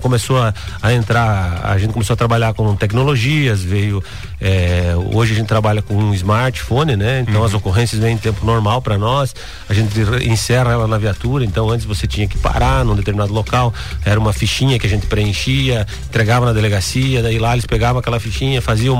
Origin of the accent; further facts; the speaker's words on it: Xaxim, Santa Catarina, Brazil; Sou nascido, criado aqui em Xaxim, né? Daí fiquei 18 anos aqui e daí optei por voltar.